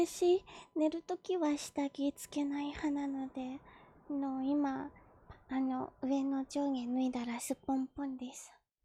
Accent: Kanagawa, Japan; 出身地は神奈川です。24歳で身長155センチです。

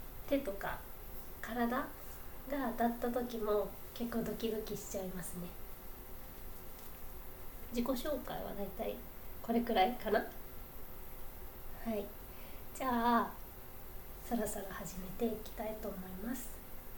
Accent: Yokohama, Kanagawa, Japan; 出身は横浜で新人声優です。

